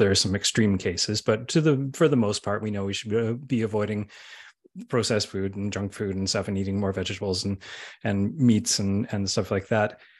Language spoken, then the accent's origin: English; Western Canada, Canada; accent: Canadian; I've got the most boring of Canadian accents. I'm from like the middle western part of Canada, so we are the most boring accented people in the world. So I'm one of those people that grew up in the 70s. So I was born in 1971.